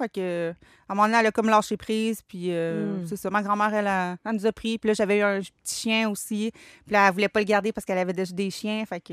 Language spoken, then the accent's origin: French; Quebec City, Quebec, Canada; Je viens de Québec, de la ville de Québec.